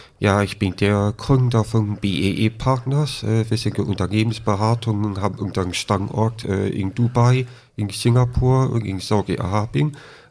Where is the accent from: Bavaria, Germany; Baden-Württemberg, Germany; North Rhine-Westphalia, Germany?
North Rhine-Westphalia, Germany; Bonn; also born or lived in Berlin; Ja, ich komme aus Bonn